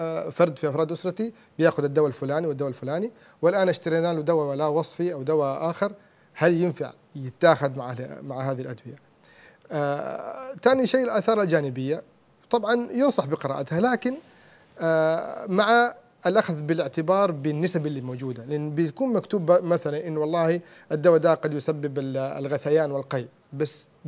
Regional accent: Saudi Arabia; الفيكس اللي موجود عندنا في السعودية والله الحمد

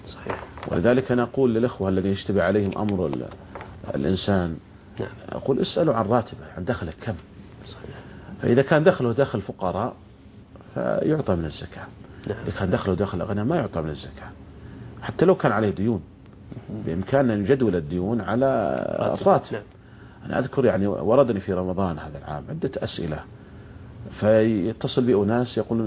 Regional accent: Saudi Arabia; عندنا في المملكة العربية السعودية وصدر قرار بأنه جائز

